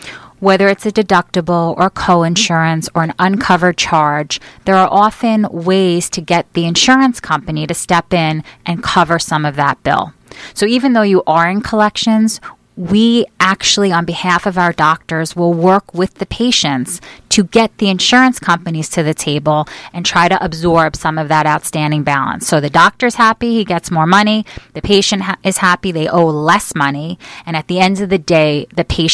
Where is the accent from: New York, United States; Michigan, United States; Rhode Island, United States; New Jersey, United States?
New York, United States; Long Island; I grew up here on Long Island, actually, on the South Shore.